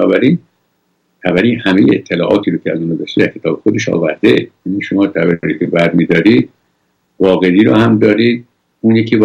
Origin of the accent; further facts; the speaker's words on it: Iran; بنده که اینجا نشستم به عنوان یک ایرانی که مسیح آزادی رو چشیدم 46 ساله